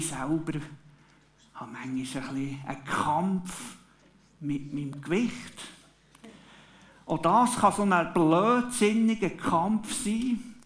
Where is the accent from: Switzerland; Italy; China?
Switzerland; Jetzt können wir natürlich als Schweizer sagen